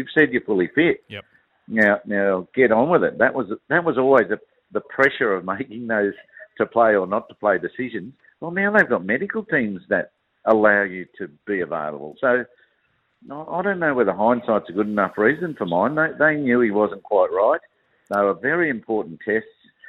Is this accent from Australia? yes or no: yes; Australia; it was always a delight as an Australian cricketer